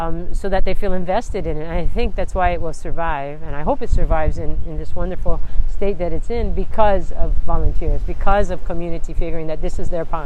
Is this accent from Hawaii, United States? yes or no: yes; Kaimuki, Hawaii, United States; now in Waimanalo, United States; I love the Windward Side, even though I grew up in Kaimiki. I've been living out Windward Side. We moved out to Waimanalo in 88